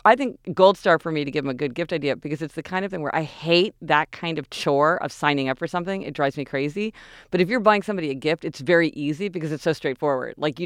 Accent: Kansas City, Missouri, United States; we're spoiled growing up in Kansas City. You know, everything was close.

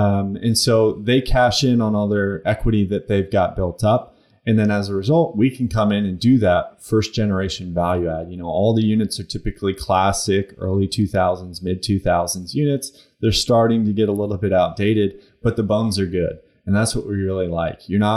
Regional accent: The Woodlands, Texas, United States; I grew up in the Woodlands, which is a suburb of North Houston, so know that area pretty well.

